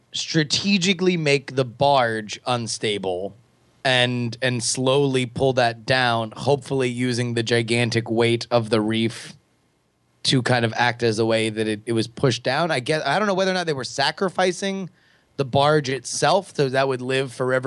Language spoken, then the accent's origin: English; Florida, United States; Of course, Andrew and I hail from South Florida.